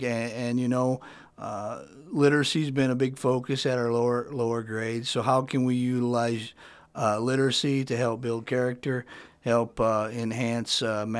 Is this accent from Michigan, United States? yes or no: no; Worthington, Minnesota, United States; now in Atlantic, United States; I grew up born and raised in Worthington, Minnesota. So where am I from? I'm from Worthington